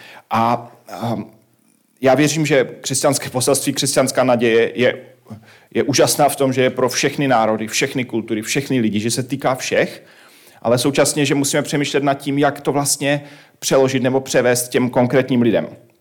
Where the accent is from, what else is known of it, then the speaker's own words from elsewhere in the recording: Havířov, Moravian-Silesian Region, Czechia; Já jsem z Havířova, což je takové středně menší město